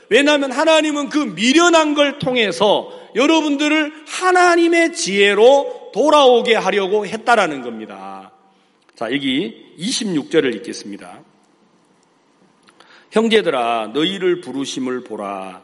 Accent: South Jeolla, South Korea; 제 고향이 전라남도 안덕은 소암면 비자리 좀 들어도 시골 같잖아요. 아주 그 완도도 섬인데 섬에서 배 타고 완도에서 또 배 타고 3시간 반을 가야 돼요.

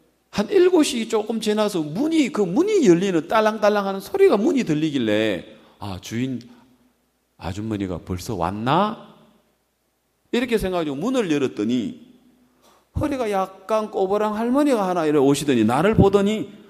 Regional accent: Gyeongsang, South Korea; accent: Gyeongsang dialect; 나는 경상도 사투리 써가지고 밥 못 먹어 잠 못 자

